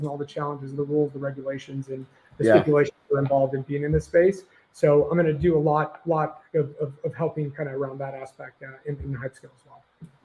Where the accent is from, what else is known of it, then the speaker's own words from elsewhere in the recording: Portland, Oregon, United States; I was from Portland, Oregon originally